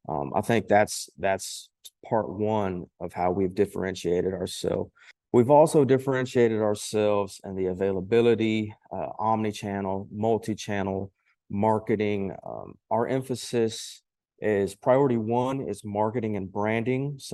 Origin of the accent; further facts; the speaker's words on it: Taylor, Texas, United States; So this is a family legacy. My grandparents, we're all from Taylor, Texas, right?